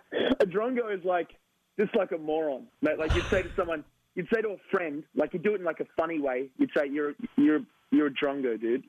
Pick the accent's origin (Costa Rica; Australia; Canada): Australia; now in United States; we have really good coffee in Australia.